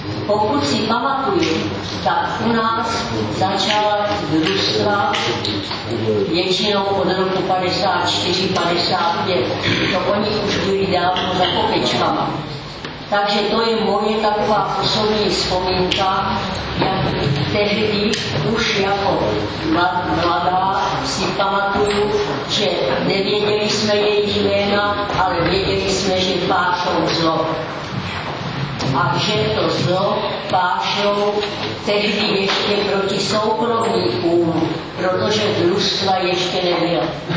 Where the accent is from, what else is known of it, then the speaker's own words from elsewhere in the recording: Kunovice, Zlín Region, Czechia; Pocházím z Moravy, z Uherského hradiště Kunovic, čili to je úrodná krajina